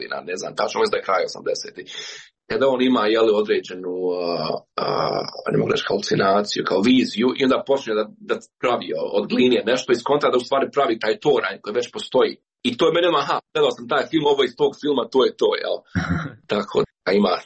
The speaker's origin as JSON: {"language": "Bosnian", "country": "Bosnia & Herzegovina", "said": "ja sam iz Bosne i Hercegovine"}